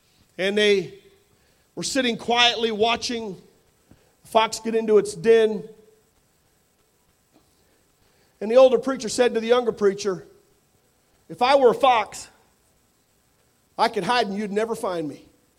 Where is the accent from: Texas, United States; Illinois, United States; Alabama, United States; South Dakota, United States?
Illinois, United States; also born or lived in Pennsylvania / Missouri / Oklahoma; I grew up in Illinois. I've lived in Pennsylvania, Missouri.